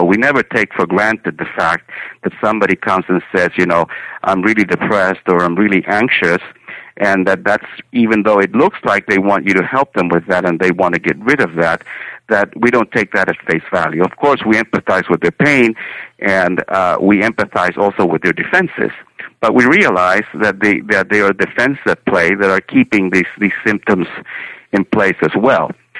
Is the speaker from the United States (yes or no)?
no; Chile; also born or lived in Argentina; My mother was North American from New York, my father Chilean, and I grew up between primarily in Chile, but also studied in Argentina